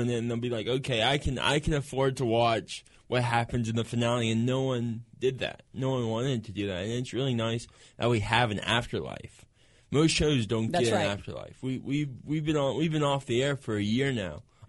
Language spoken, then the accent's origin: English; Louisiana, United States; My family, I'm from Louisiana.